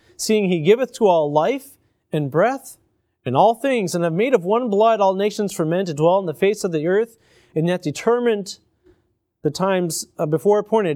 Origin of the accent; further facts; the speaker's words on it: Iowa, United States; I remember growing up in Iowa and having periods of not enough rain, and it was really bad.